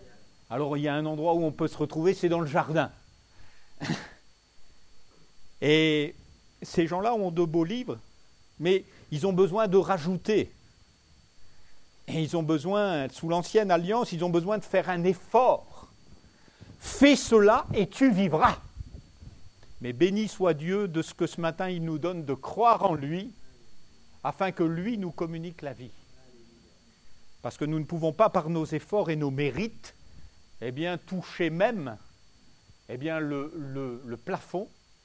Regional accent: Aix-en-Provence, Provence-Alpes-Côte d'Azur, France; Moi, je viens d'Aix

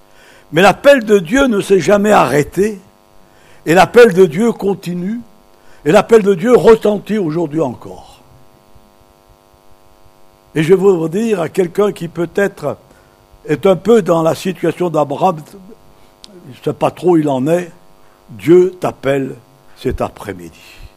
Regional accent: Lyon, Auvergne-Rhône-Alpes, France; Vous savez, avec mon épouse, nous sommes d'origine lyonnaise. Nous sommes des Gones. À Lyon, nous avons un parc magnifique

